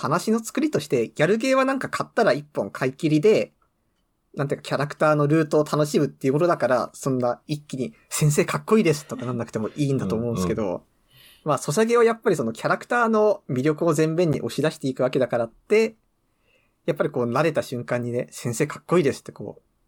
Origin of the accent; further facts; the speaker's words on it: Yamagata, Japan; で、私も山形出身なんで、まあ、同郷だっていうことで